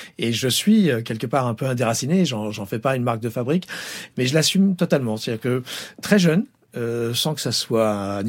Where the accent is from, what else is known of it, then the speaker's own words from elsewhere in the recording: Paris, Île-de-France, France; also born or lived in Provence / Brittany / La Rochelle; Et rien que Paris, on est parisien d'origine. À Paris, on a dû habiter dans 7-8 endroits différents.